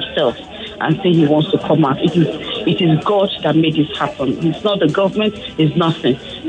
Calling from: Ikeja, Lagos, Nigeria; I'm calling from Ikeja.

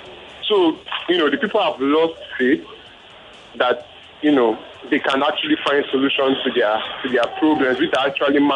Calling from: Ayobo, Lagos, Nigeria; I'm calling for night. I'm calling from Ayobo.

